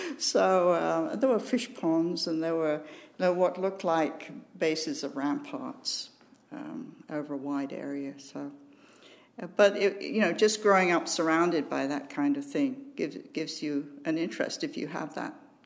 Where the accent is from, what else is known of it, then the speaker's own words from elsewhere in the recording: England, United Kingdom; moved away as an adult; I grew up in England, where I stayed until I was 24 years old.